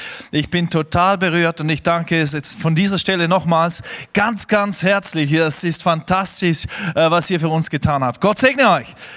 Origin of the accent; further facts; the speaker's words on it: Switzerland; Ich bin Schweizer, Rheinfall.